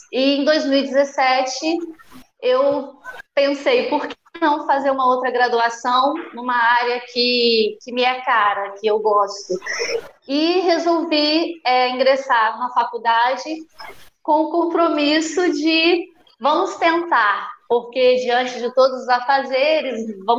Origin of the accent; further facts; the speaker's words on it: Volta Redonda, Rio de Janeiro, Brazil; Eu sou de Volta Redonda